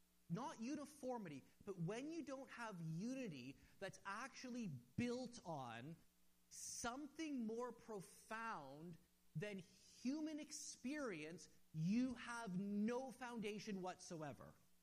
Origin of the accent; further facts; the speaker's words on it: Canada; So, I'm a Canadian.